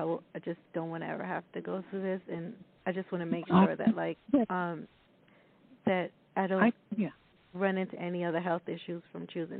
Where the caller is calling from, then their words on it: Long Island, New York, United States; I'm calling from Long Island, New York.